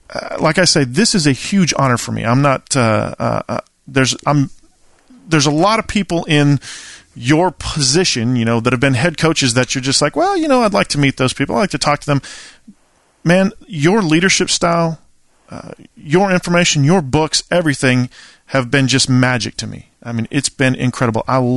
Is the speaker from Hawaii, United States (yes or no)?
no; California, United States; And I am a 49er faithful. Have been forever. We're from California.